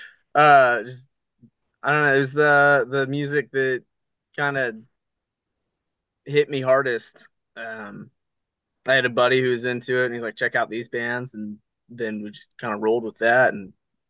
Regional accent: Missouri, United States; Missouri. Like right there in the center.

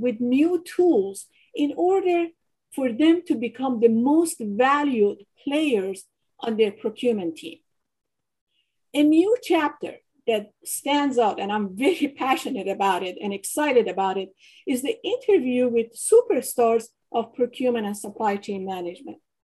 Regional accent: Tehran, Tehran Province, Iran; English is a second language; I was born and raised in Tehran, Iran.

